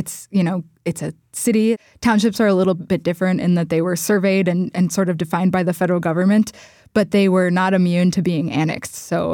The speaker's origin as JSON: {"language": "English", "town": "Afton", "region": "Minnesota", "country": "United States", "tie": "born or raised there", "said": "Yeah, I grew up in the East Metro. I grew up in Afton."}